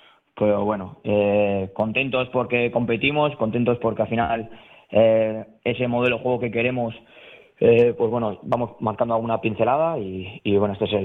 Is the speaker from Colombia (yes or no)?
no; Logroño, La Rioja, Spain; es verdad que conozco mucho más, porque soy también de Logroño, de La Rioja, pues toda esa zona más de Aragón, de Navarra, el País Vasco está claro, y La Rioja